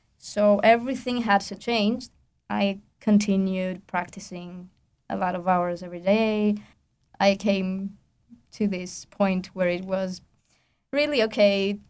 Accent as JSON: {"language": "English", "country": "Greece", "second_language": "English", "lives_now": "Fairbanks, United States", "said": "That's my second semester here. And I'm from Greece, and that's the first time I've been in the US"}